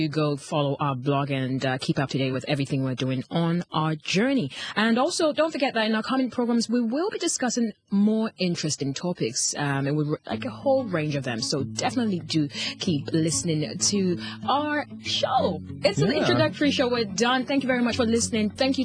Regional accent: Ghana; I come from Ghana, Africa, so I have my experiences as well.

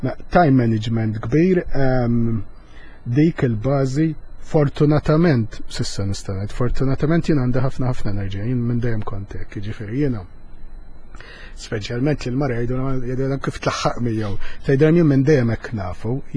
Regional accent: Rabat, Gozo, Malta; Jien dejjem naqta jiena ġej mir-Rabat Għawdex u aħna kollox bi kbir u għandna ġiex parroċċi u ġiex qaddisin.

